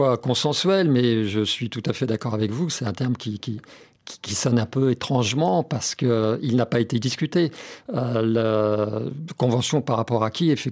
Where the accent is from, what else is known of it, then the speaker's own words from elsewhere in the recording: France; Chez nous, en France, 54% de la surface terrestre est dévolue à l'agriculture.